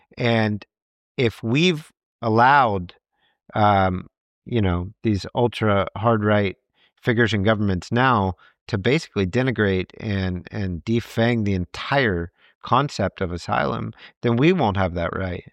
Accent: Texas, United States; I grew up in Texas.

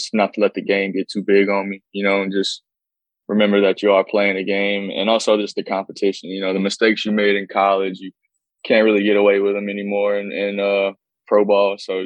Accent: Natchitoches, Louisiana, United States; Well, I'm from Natchitoches, Louisiana, small town. Not a lot to goes on there, so fell in love with baseball pretty quick.

